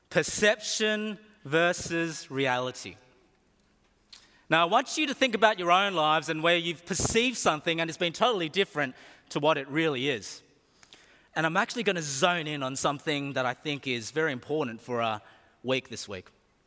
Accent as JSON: {"language": "English", "country": "Australia", "lives_now": "United States", "said": "Now, when I, being an Australian that comes to America, you get a lot of unusual questions that are asked of you."}